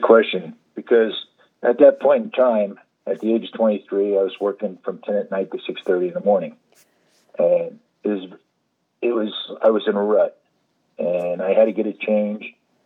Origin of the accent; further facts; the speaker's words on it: Albany, New York, United States; I was born in Albany, New York. Lived most of my years up there. As a youngster, around 7 years old, moved to Colony, New York. And after that, we moved to West Albany, New York.